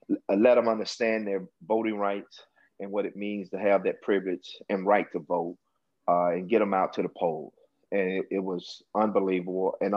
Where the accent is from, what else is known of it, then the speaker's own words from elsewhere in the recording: Aurora, Illinois, United States; one in Aurora, my hometown, and the other one in the South Suburbs.